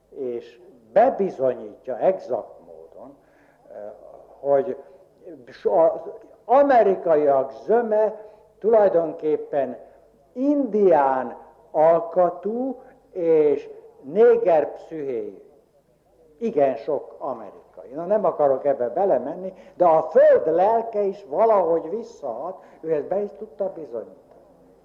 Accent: Hungary; born there; Sajátos magyar sorsunk, föld sorsunk, hogy itt születtünk.

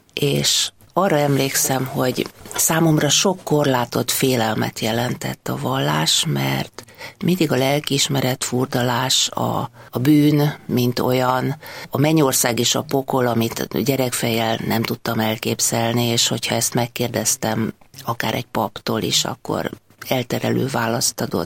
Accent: Budapest, Hungary; annyira budapesti vagyok, hogy ebben a kerületben éltem, 34 évig itt is születtem, és tulajdonképpen közel van ez a rádió az én lakhelyemhez. Vallásos családban nevelkedtem

